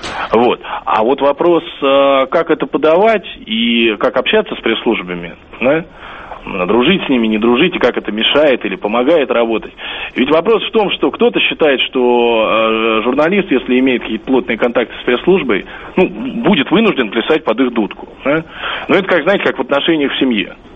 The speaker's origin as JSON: {"language": "Russian", "region": "Moscow", "country": "Russia", "tie": "born or raised there", "said": "Вот, остался в Москве, да, я просто, я сам родом из Москвы"}